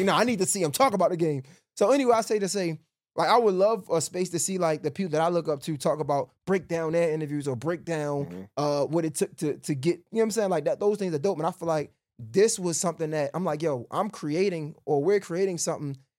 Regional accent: Baltimore, Maryland, United States; I know that because I'm from Baltimore.

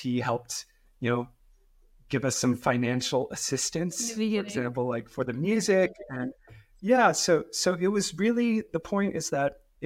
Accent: San Jose, California, United States; I grew up in San Jose, like I said, but I actually did not have many Vietnamese American friends.

